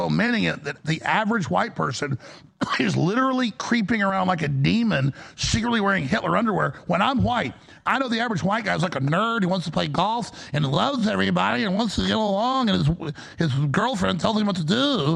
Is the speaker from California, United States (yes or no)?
no; Dallas, Texas, United States; Because, listen, I grew up in Dallas.